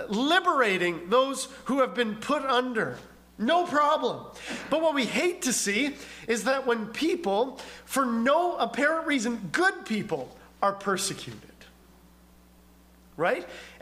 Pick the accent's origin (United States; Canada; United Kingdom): Canada; Manitoba; when I grew up in Manitoba, there was a theater in Winnipeg